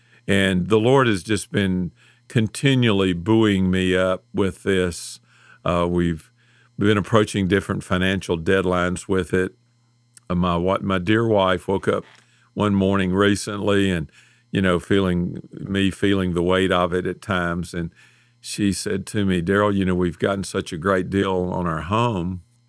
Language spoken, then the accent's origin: English; Memphis, Tennessee, United States; Of course, we're from Memphis.